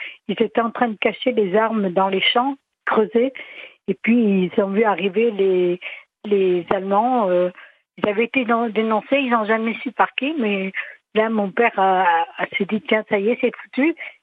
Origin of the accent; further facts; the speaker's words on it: Crest, France; now in Piégros-la-Clastre, France; Mais je suis de Cré, donc mes grands-parents étaient de Cré.